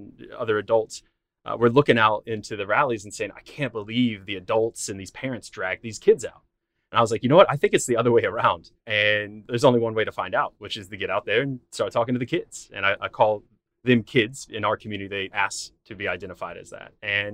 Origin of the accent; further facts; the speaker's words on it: Newark, New Jersey, United States; I'm from Newark, New Jersey, and he was deciding to run for the highest office in our country.